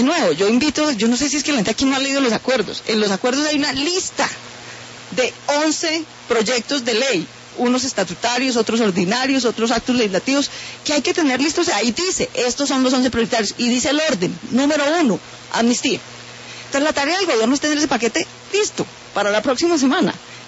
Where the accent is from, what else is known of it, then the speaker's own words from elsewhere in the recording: Colombia; desde mi posición como colombiana y como senadora